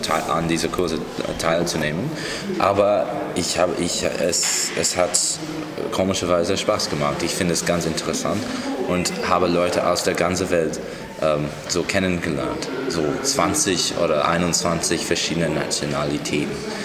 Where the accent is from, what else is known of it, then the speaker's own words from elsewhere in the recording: United States; German is a second language; ich komme aus den USA.